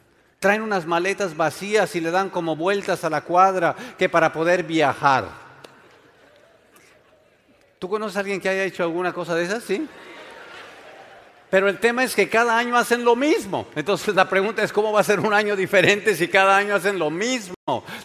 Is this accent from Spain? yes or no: no; Mexico; Allá en mi país, allá en mi México, mi familia tiene de estos hábitos de año nuevo.